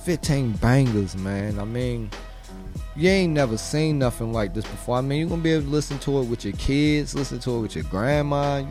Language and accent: English; Baltimore, Maryland, United States; I'm from Baltimore, baby.